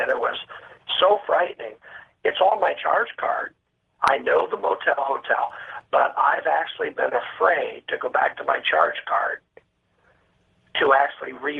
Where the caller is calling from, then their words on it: Tulsa, Oklahoma, United States; I'm actually in Tulsa, Oklahoma right now.